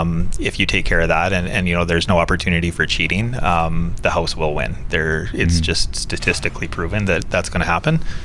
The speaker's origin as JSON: {"language": "English", "town": "Calgary", "region": "Alberta", "country": "Canada", "tie": "born or raised there", "said": "growing up in Calgary, playing lots of cards with my family"}